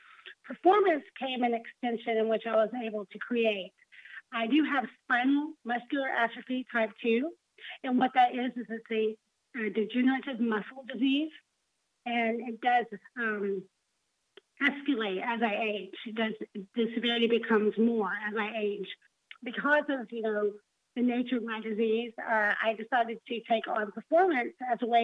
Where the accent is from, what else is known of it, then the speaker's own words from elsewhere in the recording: Marietta, Georgia, United States; Yes, actually, I'm from Marietta, which is just north of the metropolitan area.